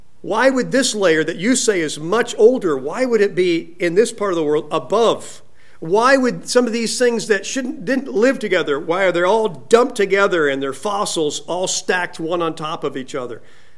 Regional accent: California, United States; Growing up in California, you didn't really check what the weather was going to be.

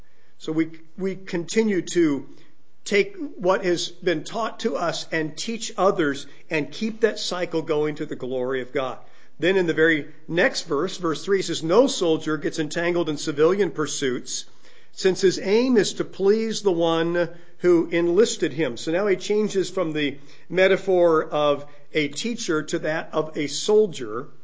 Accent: Los Angeles, California, United States; I remember as a growing up in Los Angeles and would go to Laker games.

